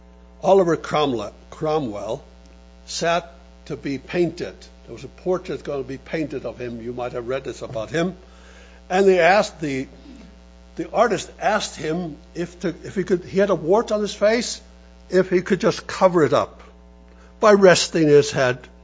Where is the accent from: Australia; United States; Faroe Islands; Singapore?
Faroe Islands; English is a second language; Now, I come from the Faroe Islands.